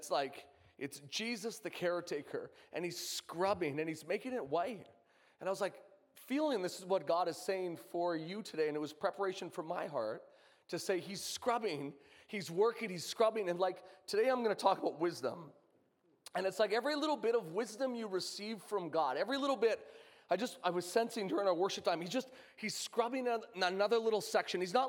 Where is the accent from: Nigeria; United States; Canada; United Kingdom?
Canada; I'm from Canada.